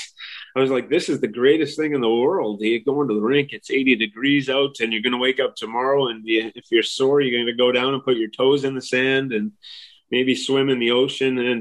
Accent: Montana, United States; also born or lived in British Columbia; I actually had my hockey part in British Columbia and spent a lot of my time growing up in Montana.

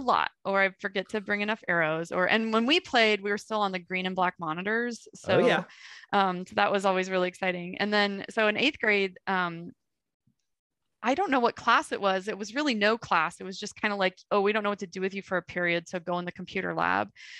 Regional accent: Des Moines, Iowa, United States; growing up in Des Moines, there weren't a lot of like, there's not a lot of farm, you know, like we're like I'm in the, it's the city.

